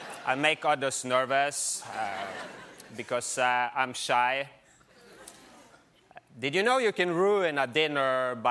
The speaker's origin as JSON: {"language": "English", "country": "Norway", "second_language": "English", "said": "I'm from Norway, so it's gonna be a lot of fun. I always ask them to mention I'm Norwegian up top, or else people doubt I'm a real person. because nobody speaks English this way. I don't even know why I sound like this myself."}